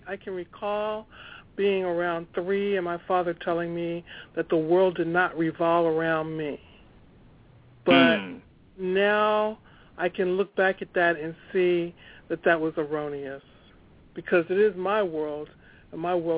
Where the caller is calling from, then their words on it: Maryland, United States; Yes, Maryland.